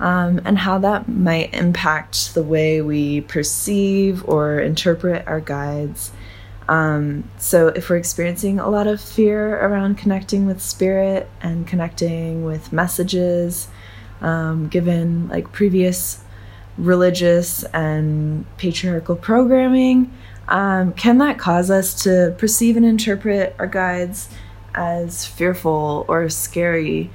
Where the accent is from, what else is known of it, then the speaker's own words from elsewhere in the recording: Portland, Oregon, United States; now in Cambodia; I'm from Portland, Oregon, but living in Cambodia currently.